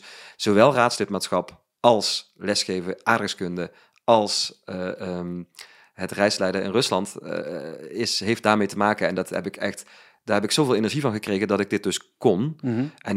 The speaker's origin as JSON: {"language": "Dutch", "region": "Utrecht", "country": "Netherlands", "also_born_or_lived": "Weert", "said": "Ik was van Utrecht. Ik ben vanuit Utrecht naar Weert gegaan. Daar ben ik weer teruggegaan. Ik hou heel erg van die stad"}